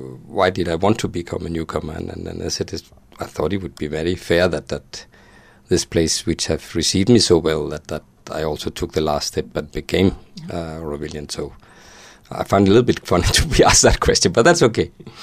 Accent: Denmark; and I'm from Denmark

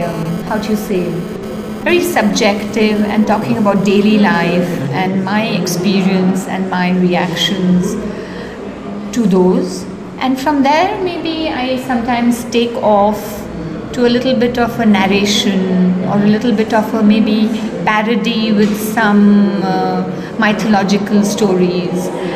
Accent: Pondicherry, Puducherry, India; also born or lived in Nashik; No, I was born in Nasik, and at the age of two, my parents brought the whole family, when I was two, to Pondicherry.

